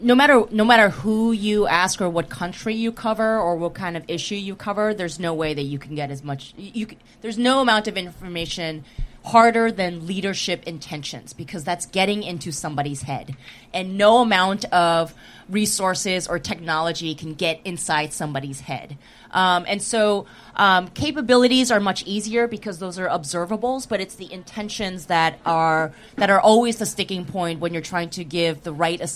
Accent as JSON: {"language": "English", "region": "New York", "country": "United States", "said": "I'm from New York, and I really wanted to do African-American history."}